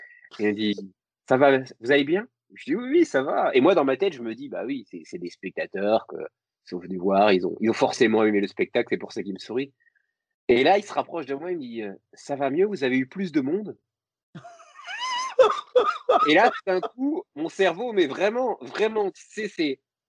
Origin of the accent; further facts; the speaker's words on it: Grand Est, France; Tu sais, moi, je suis lorrain